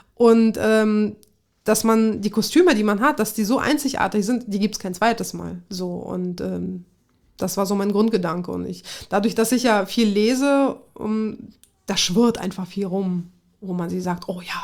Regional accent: Kazakhstan; also born or lived in Tajikistan; now in Germany; Ich bin in Tadschikistan geboren. Dann gab es dort ja einen 5-jährigen Bürgerkrieg. In der Zeit sind wir nach Kasachstan gefahren und ich bin dort quasi mit aufgewachsen. Und im Jahr 2000 sind wir als Spätaussiedler nach Deutschland gekommen. Also weil meine Großeltern sind jeweils deutsch.

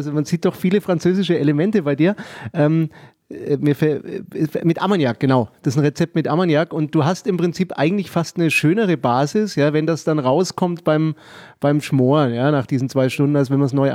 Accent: Nuremberg, Bavaria, Germany; ich bin ja auch ein Nürnberger

